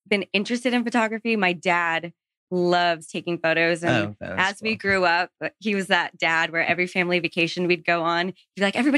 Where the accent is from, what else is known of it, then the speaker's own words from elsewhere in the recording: Florida, United States; now in Atlanta, United States; It was after I graduated and I grew up in Florida and always loved like the South.